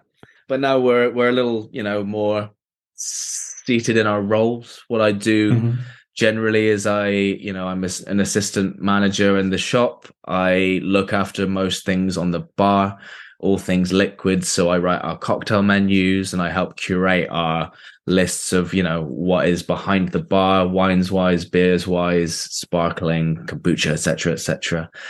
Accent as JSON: {"language": "English", "country": "Canada", "moved": "yes", "lives_now": "United Kingdom", "said": "I'm from Canada originally, got lots of family out there."}